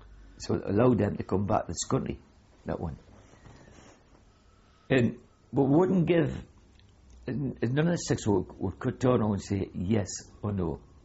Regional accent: North East England, United Kingdom; And different ones saying, are you Scottish? I'm Geordie.

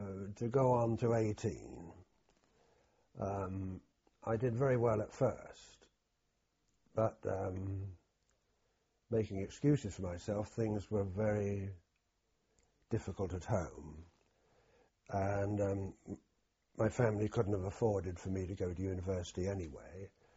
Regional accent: Burghfield, South East England, United Kingdom; born there; Yes, I was born in Reading, near Reading. Strangely enough, although I don't remember the time, in a place called the Old Kennels at Burfield, near Reading.

